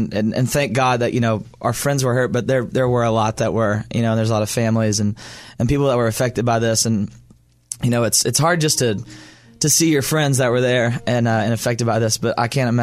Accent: United States; It was a sad day, not only, you know, for Las Vegas, but just in music and for, you know, as an American in general.

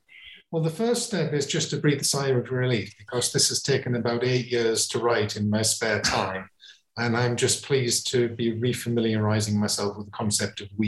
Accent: England, United Kingdom; And coming at it from somebody who's not a Hindu and growing up in England, then how do I relate to that tradition?

